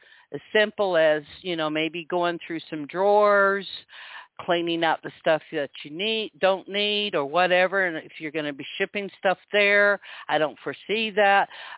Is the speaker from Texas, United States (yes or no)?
no; Hawaii, United States; accent: southern drawl; because I'm originally from Hawaii, even though I have a southern drawl